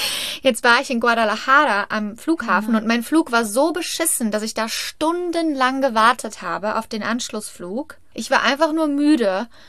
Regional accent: Germany; now in United States; Ich bin ja Deutsche. Also ich hab eine amerikanische Green Card, aber einen deutschen Reisepass.

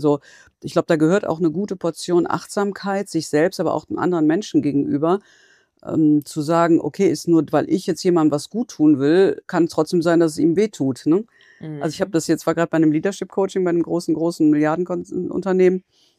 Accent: Cologne, North Rhine-Westphalia, Germany; ich bin Kölnerin

